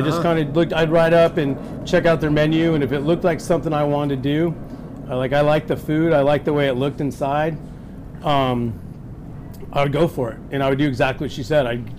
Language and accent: English; San Jose, California, United States; Yeah, San Jose, 1970 I started my life, yeah.